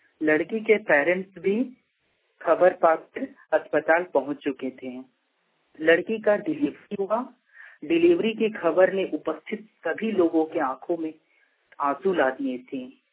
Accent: Hazaribagh, Jharkhand, India; ग्राम मुक्तमा, पुष्करियाजपुर, थाना इचाक, जिला हजारीबाग का निवासी हूँ।

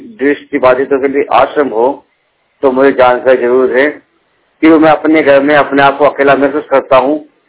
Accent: Rajasthan, India; मैं राजस्थान का रहने वाला हूँ

